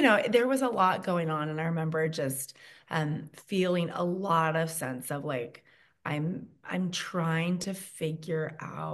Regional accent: Washington, United States; Yeah, we're in Washington State. Yeah. And Chad and I both, we were born and raised in Washington.

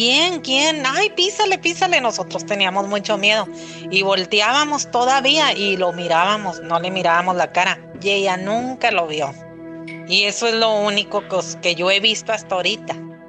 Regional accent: Nuevo Laredo, Tamaulipas, Mexico; Yo soy de Nuevo Laredo.

